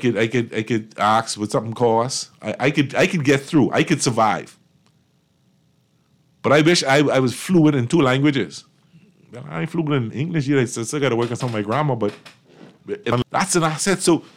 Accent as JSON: {"language": "English", "town": "Chippenham", "region": "New Providence", "country": "Bahamas", "tie": "born or raised there", "said": "This, I grew up in Chippenham. I always tell people, Fort Charlotte is my backyard."}